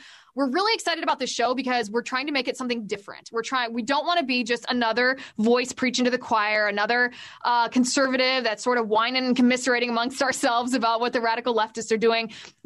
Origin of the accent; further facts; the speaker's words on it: Ohio, United States; So I grew up in the great Midwest in the state of Ohio, right outside of Cincinnati.